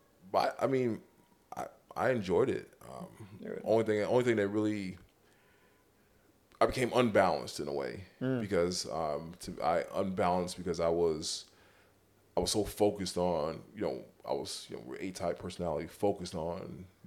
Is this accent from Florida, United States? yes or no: yes; Lauderdale Lakes, Florida, United States; and then where I grew up in Lauderdale Lakes to Coral Gables